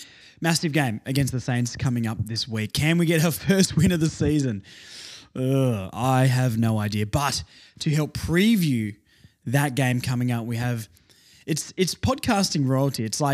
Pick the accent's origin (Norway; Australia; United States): Australia; Tasmania; moved away; I grew up in Tassie and had a couple of mates, but then when I moved up here